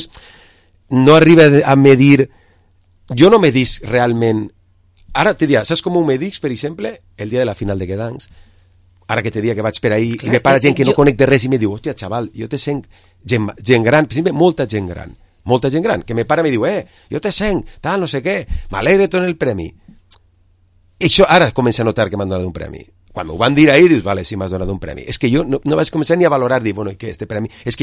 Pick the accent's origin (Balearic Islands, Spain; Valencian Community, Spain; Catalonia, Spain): Valencian Community, Spain; Vila-real; Jo sóc més de Vila-real que menja margarina.